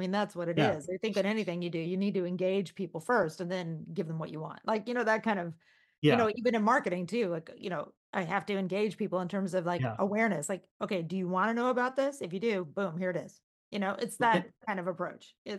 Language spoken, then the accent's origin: English; California, United States; born there; People think I'm a New Yorker because I talk really fast. I'm not. I was born in California.